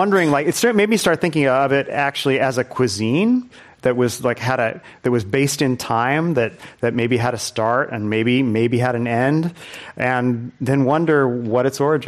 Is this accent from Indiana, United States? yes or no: yes; Indiana, United States; I grew up in Indiana in a small town where we had a food co-op in 1976, 77, and I was eating all of this food.